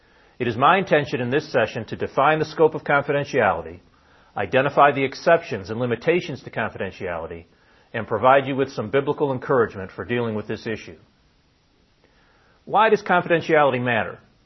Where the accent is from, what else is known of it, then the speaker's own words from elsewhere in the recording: Kankakee, Illinois, United States; I'm an attorney from Kankakee, Illinois